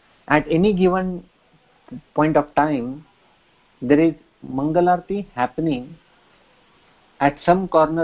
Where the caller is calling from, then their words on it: India; Now here I am speaking from India, and maybe within an hour or so the sun will set.